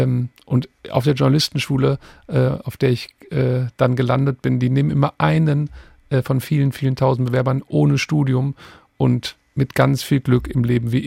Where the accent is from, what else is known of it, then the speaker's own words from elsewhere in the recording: Witten, North Rhine-Westphalia, Germany; habe mein Abitur in Nordrhein-Westfalen, ich komme aus Witten, gemacht.